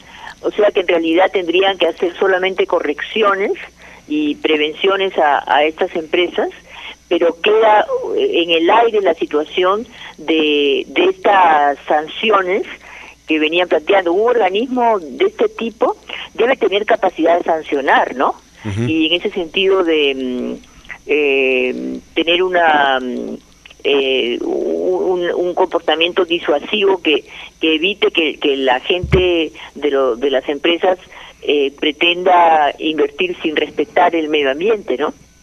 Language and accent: Spanish; Peru; Entonces, como peruanos, el que se haya formado el organismo de evaluación y fiscalización ambiental